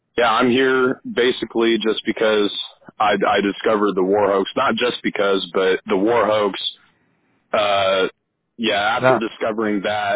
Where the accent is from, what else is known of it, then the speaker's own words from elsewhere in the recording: Illinois, United States; from Illinois, and you're listening to Fakeologist Radio on FakeologistRadio.com.